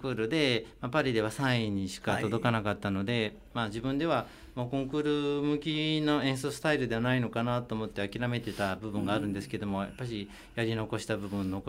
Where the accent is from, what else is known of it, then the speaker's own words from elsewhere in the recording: Tsuyama, Okayama, Japan; 2年前に、はい、ふるさとの津山で